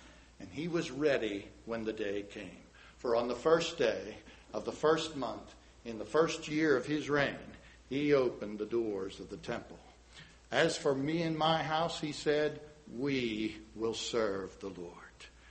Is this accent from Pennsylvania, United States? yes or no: yes; Pennsylvania, United States; No, sir, I grew up in Pennsylvania. I said, I grew up on property that my mother grew up on. We were still on the old farm property of my grandpa.